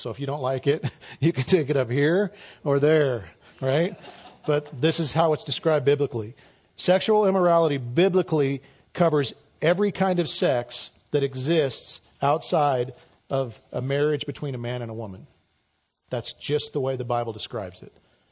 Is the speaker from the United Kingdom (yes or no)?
no; Idaho, United States; which I don't even know what that means because I'm from Idaho.